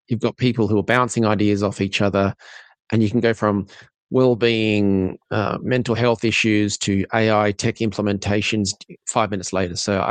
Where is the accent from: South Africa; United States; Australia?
Australia; now in Ireland; I'm an Aussie in Ireland and still working on the tag.